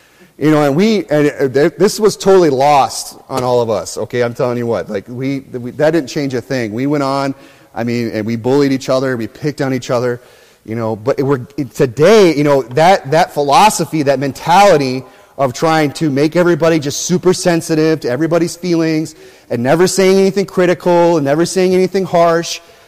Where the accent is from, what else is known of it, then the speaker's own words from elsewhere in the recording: Michigan, United States; also born or lived in South Dakota; You know, I'm from Michigan. You know, I grew up there. You know, South Dakota was the land of my nativity, but then I turned aside into the parts of Michigan later in life, right?